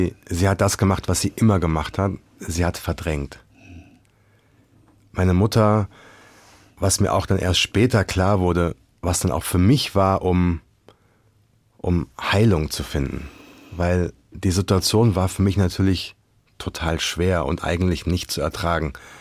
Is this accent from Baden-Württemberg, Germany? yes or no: no; Langgöns, Hesse, Germany; Beim Vater in Mittelhessen. In Langgöns, wo ich aufgewachsen bin.